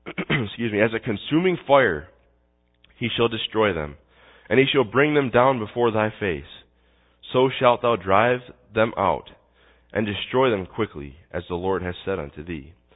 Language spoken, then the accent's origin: English; New York, United States; also born or lived in Scranton, Pennsylvania; I grew up in New York, and we spent 6 years. We moved down to Scranton, Pennsylvania, and moved from the country to kind of the city.